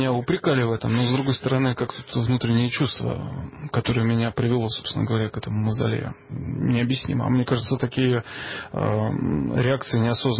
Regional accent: Russia; Узнав, что мы из России

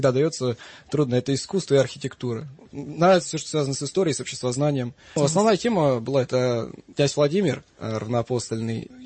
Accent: Moscow, Russia; Я москвич с рождения... Но также у меня всегда была дача в Ивановской области, в Кенишемском районе.

